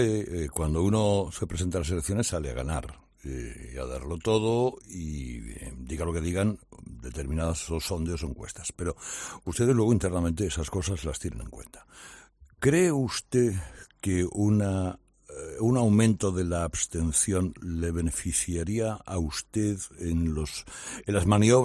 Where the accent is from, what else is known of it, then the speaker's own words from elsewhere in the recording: Galicia, Spain; ustedes, como gallegos, nosotros